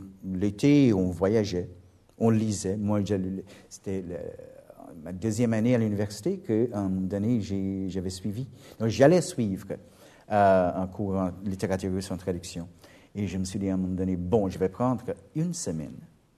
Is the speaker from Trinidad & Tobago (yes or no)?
yes; Trinidad & Tobago; mon devoir en tant que Trinidadien, c'était de continuer à vivre à Toronto